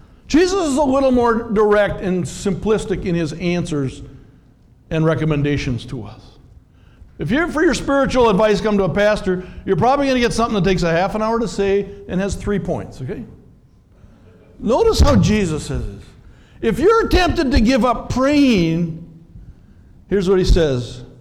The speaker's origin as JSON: {"language": "English", "town": "Minneapolis", "region": "Minnesota", "country": "United States", "tie": "born or raised there", "said": "I am the son-in-law of a farmer. I was raised in Minneapolis, a city kid."}